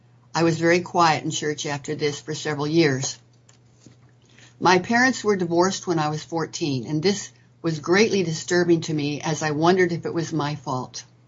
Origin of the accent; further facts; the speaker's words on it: El Cerrito, California, United States; now in Sulphur Springs, United States; I was born in August of 1938 in Berkeley, California